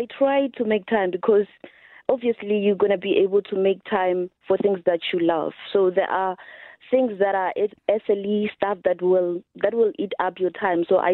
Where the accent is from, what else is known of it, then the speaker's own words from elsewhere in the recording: Hammanskraal, Gauteng, South Africa; born there; I was born in Hammanskraal.